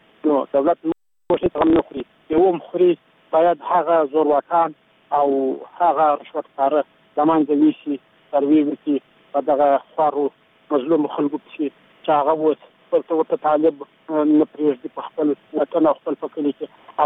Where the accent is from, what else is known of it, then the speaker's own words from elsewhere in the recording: Helmand, Afghanistan; now in Kandahar, Afghanistan; زه د هلمند ولایت یم